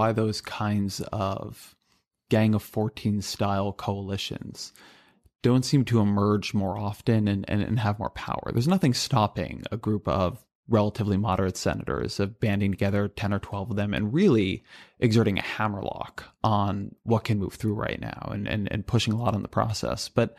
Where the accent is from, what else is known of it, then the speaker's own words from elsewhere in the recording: California, United States; So I grew up in, this is a bit of a time change, but I grew up in California